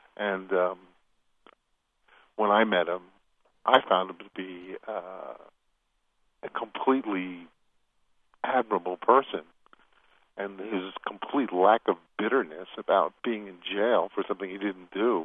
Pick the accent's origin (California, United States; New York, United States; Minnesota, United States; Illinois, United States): New York, United States; So I'm from New York as well, and that's what's his home base.